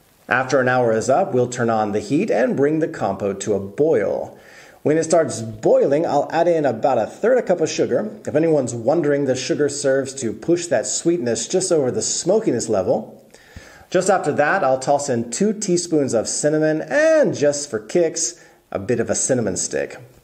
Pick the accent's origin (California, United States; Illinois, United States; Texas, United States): Texas, United States; Growing up in Texas, again, I have to be honest and admit, I had never heard of anything like compote.